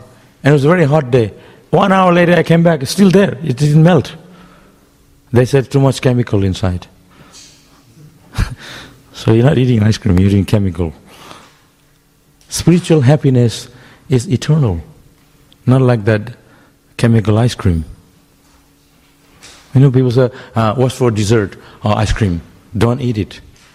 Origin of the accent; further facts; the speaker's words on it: West Bengal, India; I grew up in Bengal, and I always wanted to go to the temple because they give prasad.